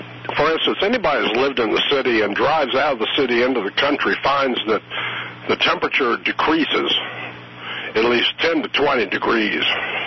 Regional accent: Cincinnati, Ohio, United States; also born or lived in Chattanooga, Tennessee; I was born in Chattanooga, Tennessee, and raised in Cincinnati. I left there in 1968.

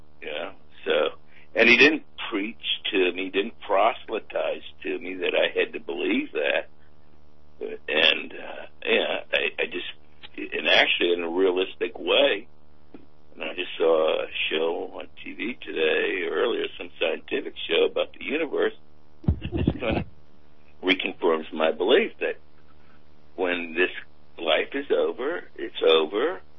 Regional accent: Louisiana, United States; I'm from Louisiana, and Bob is exactly right.

